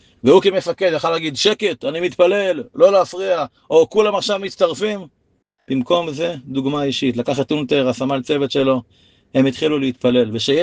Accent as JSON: {"language": "Hebrew", "town": "Beit Gamliel", "region": "Central District", "country": "Israel", "tie": "born or raised there", "said": "בתור ילד בהתחלה בקיבוץ, אבל אחרי זה במושב בית גמליאל"}